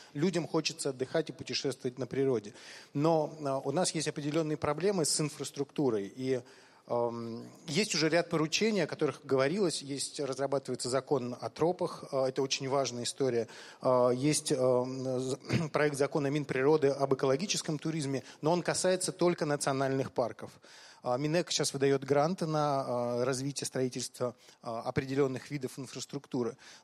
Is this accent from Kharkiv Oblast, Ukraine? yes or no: no; Sevastopol, Ukraine; Я сам из Севастополя, родился, вырос в Севастополе